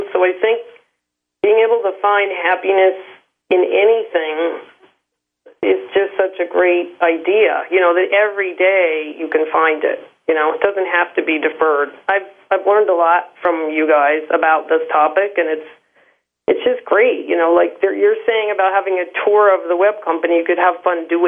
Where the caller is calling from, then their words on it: New York City, New York, United States; New York City.